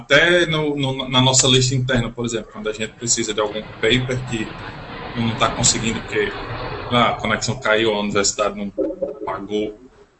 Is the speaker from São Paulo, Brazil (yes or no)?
no; Natal, Rio Grande do Norte, Brazil; Eu sou natalense, sempre lembrando. Eu fico entre Pernambuco e a Paraíba.